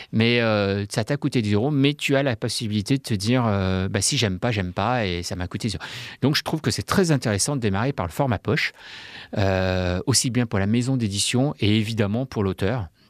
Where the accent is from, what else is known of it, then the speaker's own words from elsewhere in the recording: France; Je suis français et je trouve qu'il y a de merveilleux sites en France